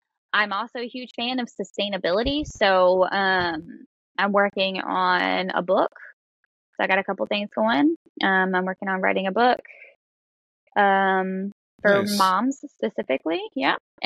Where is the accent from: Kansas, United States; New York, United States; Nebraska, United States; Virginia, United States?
Virginia, United States; I'm originally from Virginia. Yep. I'm a mountain girl.